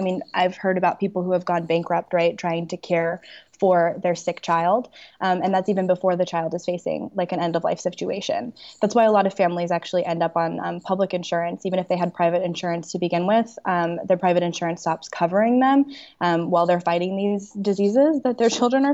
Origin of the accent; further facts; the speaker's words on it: Washington, United States; So I am from Washington State.